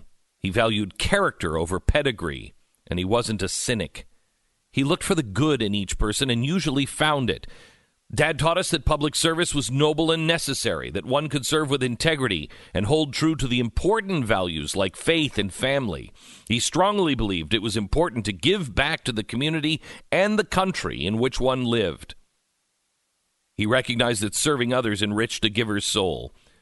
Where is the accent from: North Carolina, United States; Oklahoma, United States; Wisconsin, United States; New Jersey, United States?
Oklahoma, United States; Did you say I'm from Oklahoma? There's no privilege at all in that.